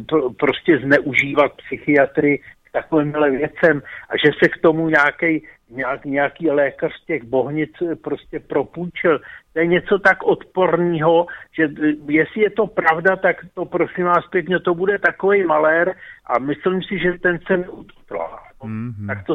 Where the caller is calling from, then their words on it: Prague, Czechia